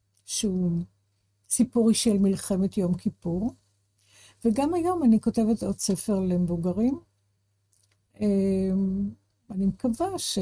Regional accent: Jerusalem, Jerusalem District, Israel; born there; now in Tel Aviv, Israel; נולדתי בירושלים, אני גר בתל אביב כבר הרבה שנים.

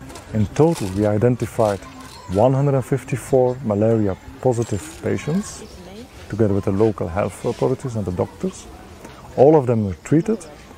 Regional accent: Ostend, Flanders, Belgium; English is a second language; actually in Flanders, like maybe 20 kilometers from my hometown in Ostend, where we have a spa.

